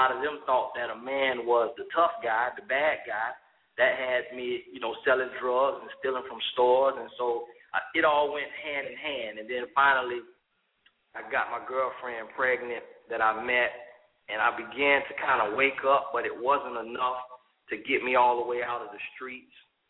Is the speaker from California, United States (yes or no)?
no; Florida, United States; In Central Florida, kind of in the Orlando area, small town, but in between Orlando and Tampa.